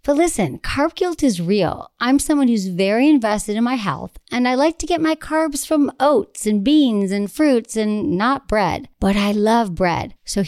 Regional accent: Michigan, United States; I'm from Michigan, so I get the, like, upbringing, small town.

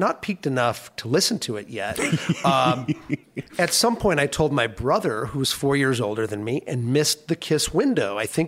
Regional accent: Minnesota, United States; also born or lived in California; I moved to Minnesota in 1976 from California, so I grew up on a diet

